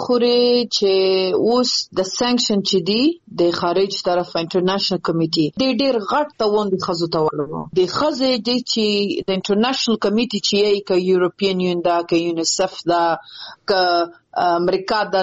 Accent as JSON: {"language": "Pashto", "country": "Afghanistan", "said": "ستم په افتخار یم چې زه د افغانستان یم زه د وطن یم"}